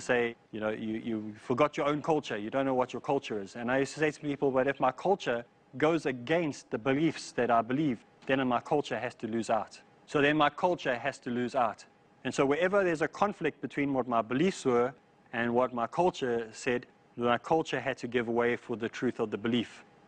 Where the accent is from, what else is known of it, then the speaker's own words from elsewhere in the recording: South Africa; growing up in South Africa, I understood for the first time that there was a difference between the pigmentation of people's skin